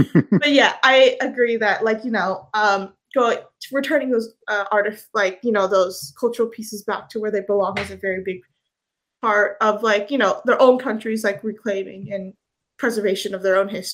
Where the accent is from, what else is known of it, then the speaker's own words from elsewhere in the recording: United States; I'm from America, so I just do a lot of reading for